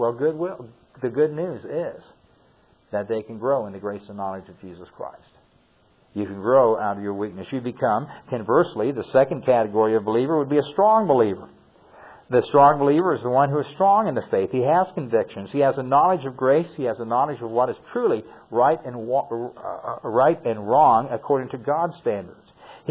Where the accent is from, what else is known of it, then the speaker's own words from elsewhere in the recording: Southwest, United States; You know, I grew up in the Southwest, and the Hopi Indian Kachinas to me are really fascinating